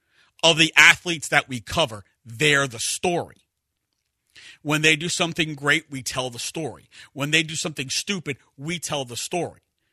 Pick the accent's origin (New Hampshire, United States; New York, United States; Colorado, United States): New York, United States; Brooklyn; I mean, look, I'm from Brooklyn.